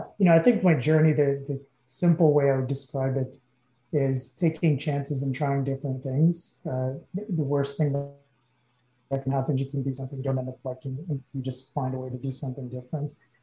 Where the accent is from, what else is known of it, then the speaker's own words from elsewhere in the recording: Ontario, Canada; I was born and raised just outside of Toronto. Wife was there, family was there.